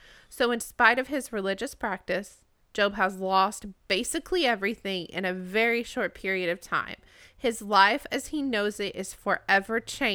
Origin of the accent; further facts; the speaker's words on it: Arkansas, United States; I did my best, but I'm from Arkansas, and some names are hard for me.